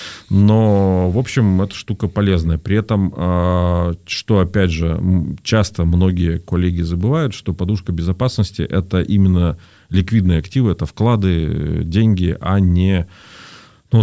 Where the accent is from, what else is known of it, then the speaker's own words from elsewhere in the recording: Perm, Perm Krai, Russia; я родом из Перми